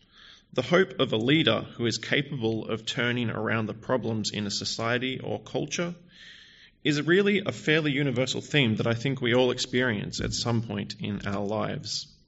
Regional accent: Perth, Western Australia, Australia; I grew up here in Perth, in Beckenham. I played basketball at Lakeside growing up, and I currently live in Darlington with my partner and our chihuahua, Barry.

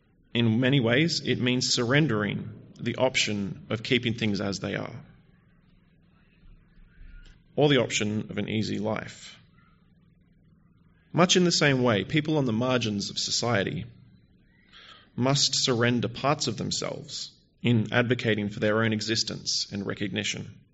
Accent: Perth, Western Australia, Australia; I grew up here in Perth, in Beckenham. I played basketball at Lakeside growing up, and I currently live in Darlington with my partner and our chihuahua, Barry.

